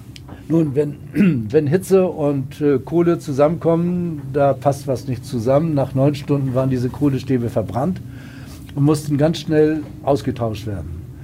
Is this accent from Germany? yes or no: yes; Hamburg, Germany; Ich komme selbst aus Hamburg